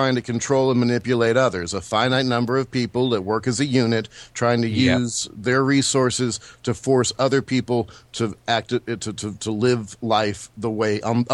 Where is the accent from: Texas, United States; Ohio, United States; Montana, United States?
Texas, United States; Speaking as a Texan, I can honestly say